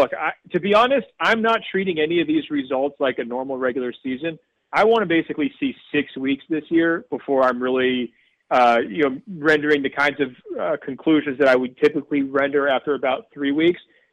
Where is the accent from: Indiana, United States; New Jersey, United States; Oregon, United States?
Oregon, United States; Look, I mean, as a guy from Oregon, I'm always excited when someone from my home state makes an impact in the NBA.